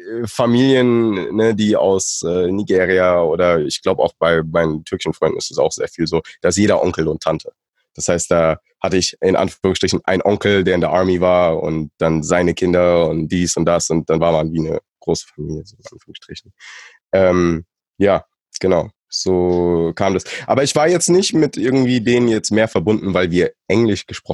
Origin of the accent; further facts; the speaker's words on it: Wiesbaden, Hesse, Germany; also born or lived in Fulda; einer relativ kleinen deutschen Stadt, Wiesbaden 300.000 Einwohner, größtenteils aufgewachsen davor. Ich wurde natürlich davor in Fulda auf dem Land geboren, ja, und habe da die ersten 7 Jahre verbracht, aber bin einfach sehr, sehr multikulturell groß geworden